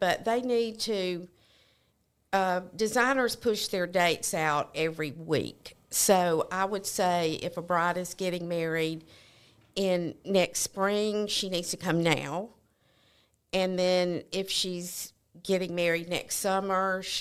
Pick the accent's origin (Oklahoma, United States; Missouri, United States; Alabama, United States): Alabama, United States; now in Chicago, United States; "I'm from Alabama. I know you think I'm crazy, but I need some pointers." And I just found some great people in Chicago